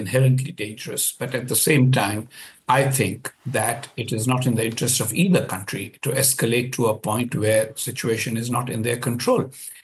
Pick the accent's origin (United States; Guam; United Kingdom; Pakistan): Pakistan; in my opinion, as Pakistani